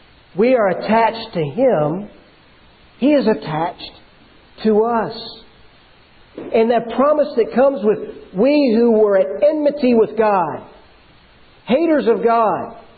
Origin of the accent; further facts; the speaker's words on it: Covington, Tennessee, United States; And as a child growing up in Covington, Tennessee, even though it wasn't very far to get to her house